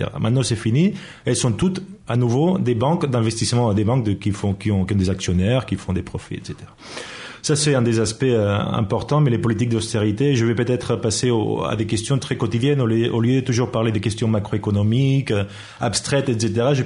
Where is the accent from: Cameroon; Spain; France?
Spain; Catalonia; je me promène dans ma ville natale, qui est une ville de la banlieue de Barcelone, une ville sans histoire, une ville moyenne, hein, industrielle, commerciale, tout à fait normale.